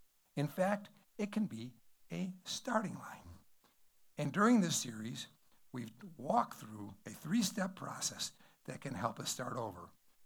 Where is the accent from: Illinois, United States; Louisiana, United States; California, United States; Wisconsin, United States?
Wisconsin, United States; So when I was growing up in the Wisconsin area, one of the things we loved to do was water ski.